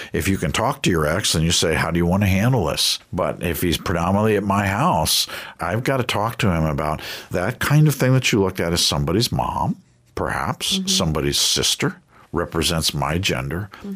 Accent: New York, United States; also born or lived in Washington, D.C. / Knoxville; I said, well, I grew up in New York and then Washington, D.C. And then, you know, I went to undergraduate and some of graduate school in Knoxville.

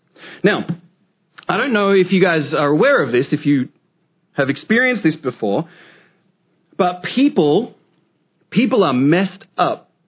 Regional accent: Australia; moved away as an adult; now in United States; I speak funny. I get it. I'm from Australia, born and raised. I moved to the United States in my mid-20s to get married to my wife.

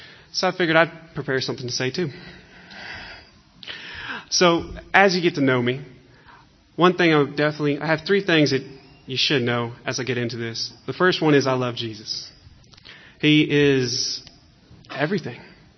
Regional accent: Texas, United States; now in Jerusalem, Israel; I'm from Texas. And from time to time, I get a little homesick, because I miss things about Texas, like beef. And you have to live in Jerusalem to get that one.

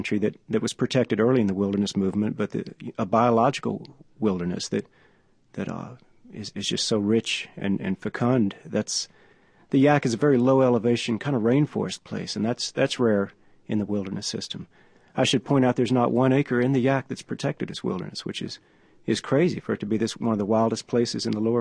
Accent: Houston, Texas, United States; I grew up in Houston, which, on a weekend, I might get up into the hill country around Crawford and go hunting or something.

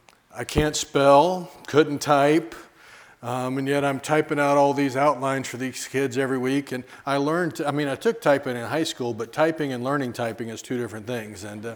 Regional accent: South Carolina, United States; I grew up in South Carolina. I'm used to people saying amen when you preach

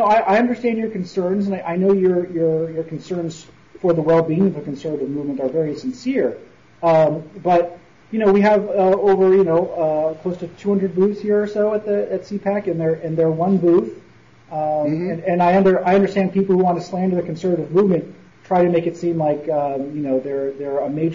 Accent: Oakland, California, United States; And you know, I growing up in Oakland, California, I visited or went to tons of events

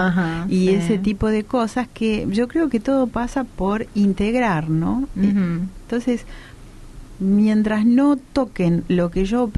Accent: Jujuy, Argentina; born there; now in Salta, Argentina; Yo nací en Jujuy, vivo en Salta hace 30 años

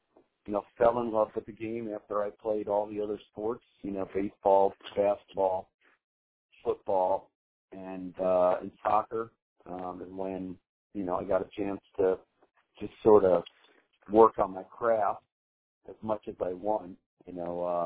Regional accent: Little Silver, New Jersey, United States; I grew up in Little Silver, New Jersey, on Rumson Road.

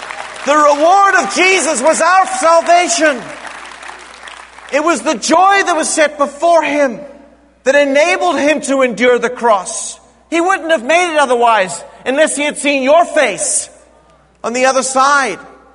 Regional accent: South Africa; I grew up in South Africa. And I went to a boarding school when I was 7 years old.

